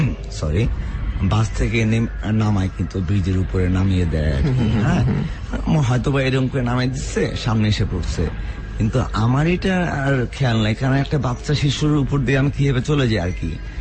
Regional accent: Dhaka, Dhaka Division, Bangladesh; সারা জীবন ঢাকায় বড় হয়েছি, ঢাকায় এসেছি

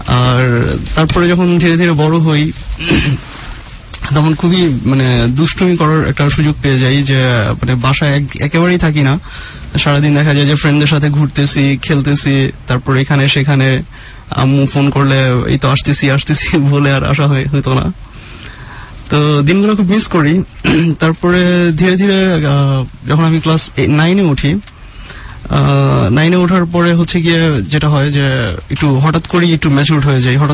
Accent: Dhaka, Dhaka Division, Bangladesh; আসলে আমার জন্ম হয় ঢাকায়, আর আমার হোম ডিস্ট্রিক্ট হচ্ছে লক্ষ্মীপুরে, আর ছোটবেলা থেকে ঢাকাতেই পড়াশোনা করেছি, বড় হয়েছি, আর ফ্রেন্ড ট্রেন্ড যত কিছু স্কুল কলেজ সবই ঢাকাতে।

